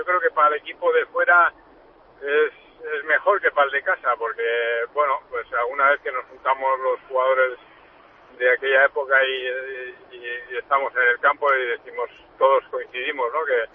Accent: San Sebastián, Basque Country, Spain; also born or lived in Pamplona; Yo nací en Pamplona, lo que pasa es que muy jovencito fiché por la Real y he hecho toda mi vida en San Sebastián

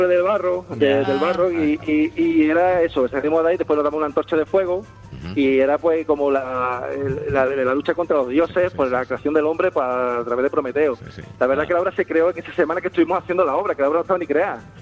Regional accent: Mérida, Extremadura, Spain; Yo soy aquí de Mérida y he sido aquí en el Teatro Romano de Mérida, como extra.

